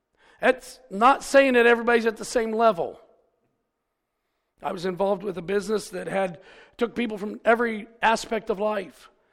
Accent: Charleston, West Virginia, United States; Well, you know, I really am a hillbilly. I'm from Charleston. That's where I was born.

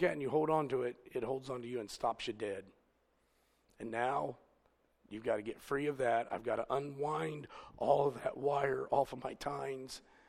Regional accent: Ohio, United States; That's the only reason he liked me. I was from Ohio.

